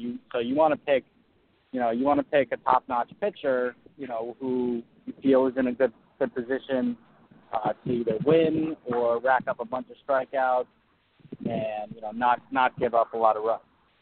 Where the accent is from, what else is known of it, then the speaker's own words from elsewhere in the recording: New Jersey, United States; now in California, United States; Yeah, I'm originally from New Jersey, and but I've been out in California now for like almost 20 years.